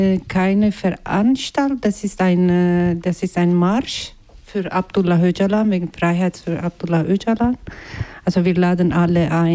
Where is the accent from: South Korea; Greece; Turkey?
Turkey; born there; first language Kurdish; German is a second language; jetzt zum Beispiel auf Türkisch spreche und leider nicht auf Kurdisch, weil ich in der Türkei geboren bin und dort ist meine Muttersprache verboten.